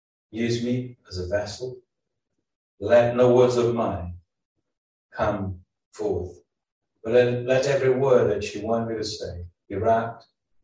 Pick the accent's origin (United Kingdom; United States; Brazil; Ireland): Brazil; English is a second language; I'm originally from Brazil. You may wonder what accent that I have.